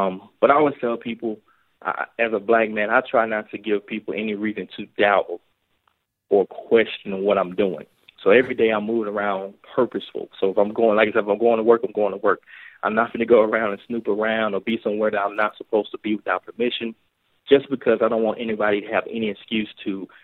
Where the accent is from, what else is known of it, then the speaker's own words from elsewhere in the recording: United States; Well, obviously, you know, as an American, we are embarrassed